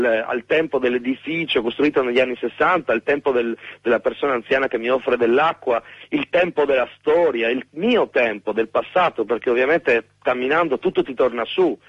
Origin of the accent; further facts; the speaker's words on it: Trieste, Friuli-Venezia Giulia, Italy; sono di Trieste, per cui noi abbiamo le montagne vicine, il Carso